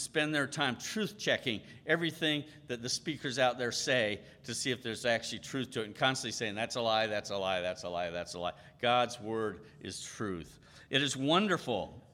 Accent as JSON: {"language": "English", "country": "Philippines", "tie": "born or raised there", "said": "growing up in the Philippines, in the jungle, our first restroom was out in the jungle from the house."}